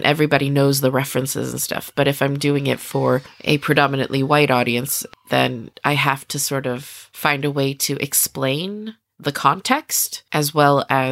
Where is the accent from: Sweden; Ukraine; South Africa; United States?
Sweden; I was born and raised in Sweden and grew up here.